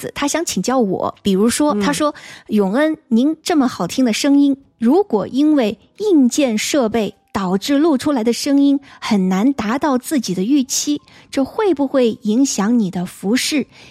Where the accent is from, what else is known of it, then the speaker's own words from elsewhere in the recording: southern China, China; 因为我是南方人